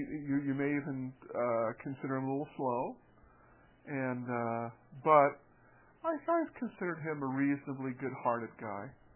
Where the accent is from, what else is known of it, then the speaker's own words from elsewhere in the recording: Tucumcari, New Mexico, United States; I was from Tucumcari. I met you in Tucumcari.